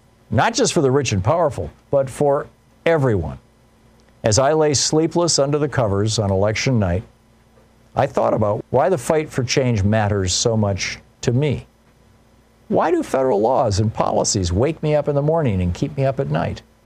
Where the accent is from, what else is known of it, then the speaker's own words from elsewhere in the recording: Oklahoma, United States; I grew up in Oklahoma, the baby girl in a family of boys.